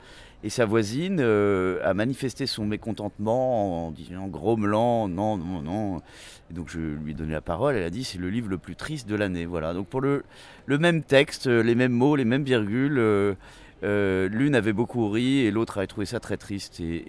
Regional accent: Brittany, France; C'est ma région d'origine, mais je connais très peu Rennes.

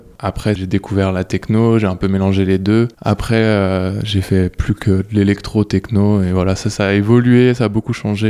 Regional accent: Lyon, Auvergne-Rhône-Alpes, France; Bah j'ai grandi à Lyon, donc ouais, c'était une scène qui était vachement présente avec des assos comme Total Rez, Jarring Effect, c'était mes premières soirées sound system.

